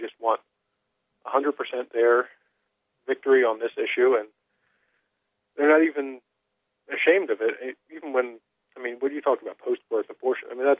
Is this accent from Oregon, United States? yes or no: no; Pennsylvania, United States; in my home state of Pennsylvania